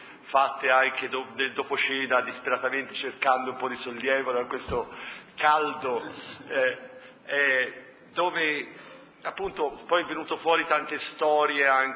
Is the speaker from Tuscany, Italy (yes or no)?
yes; Florence, Tuscany, Italy; also born or lived in United States; noi siamo a Firenze, sono cresciuto a Firenze